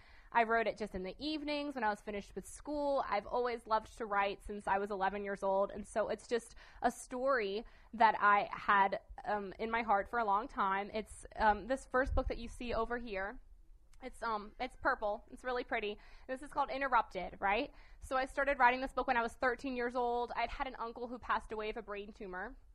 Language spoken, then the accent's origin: English; Virginia, United States; I am from Virginia, so I'm kind of like saying y'all as much as I can this week because I keep getting weird looks whenever I say it